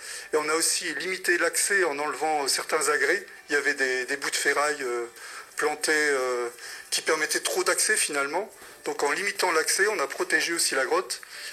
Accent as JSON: {"language": "French", "region": "Hauts-de-France", "country": "France", "moved": "as an adult", "said": "je suis arrivé dans la région parce que je suis originaire du Nord."}